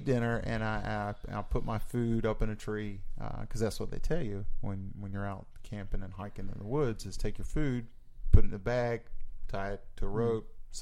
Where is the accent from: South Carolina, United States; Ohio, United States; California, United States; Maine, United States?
South Carolina, United States; Myrtle Beach; And I'm from Myrtle Beach, where humidity is something we live with just 365 days out of the year.